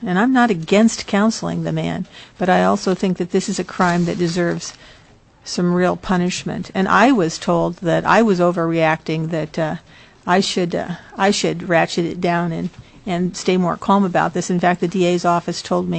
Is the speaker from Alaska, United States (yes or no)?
yes; Delta Junction, Alaska, United States; For the record … I'm from Delta Junction.